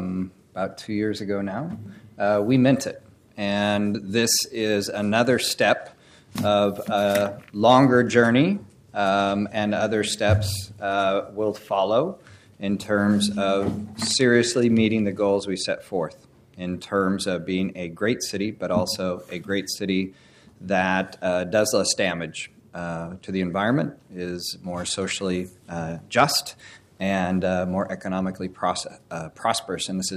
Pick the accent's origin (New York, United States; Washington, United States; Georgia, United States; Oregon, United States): Oregon, United States; I grew up in the Oregon coast.